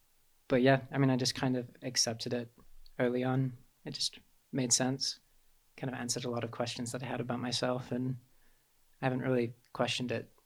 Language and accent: English; Holiday, Utah, United States; We moved just to Holiday, Utah. So we've been somewhat local for the past like 20 years.